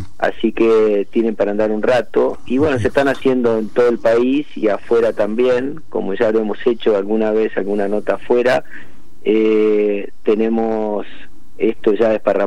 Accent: Coronel Suárez, Buenos Aires Province, Argentina; Gente de Dorrego, de Coronel Suárez, de donde soy yo, de Punta Alta, Bahía Blanca, bueno, gente de acá alrededor.

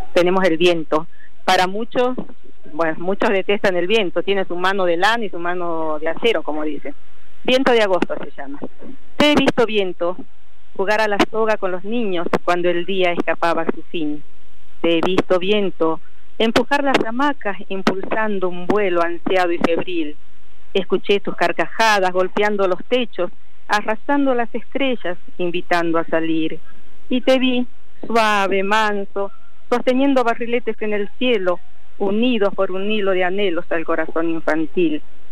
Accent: San Salvador de Jujuy, Jujuy, Argentina; Siempre viví rodeada de los cerros azules acá en la Tacita de Plata.

